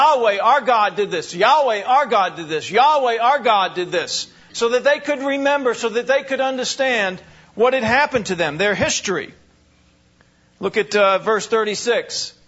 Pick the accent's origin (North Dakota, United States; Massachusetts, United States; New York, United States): New York, United States; New Hyde Park; born there; I was born in New High Park, Long Island.